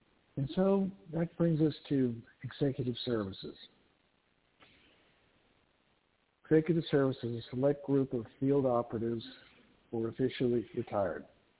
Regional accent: Galveston, Texas, United States; which I'm a fifth generation, what they refer to as BOI, born on the island of Galveston. So it's my hometown.

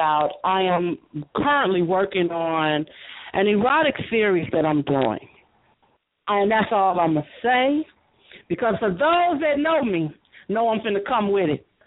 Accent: Chicago, Illinois, United States; since I am from Chi-Town.

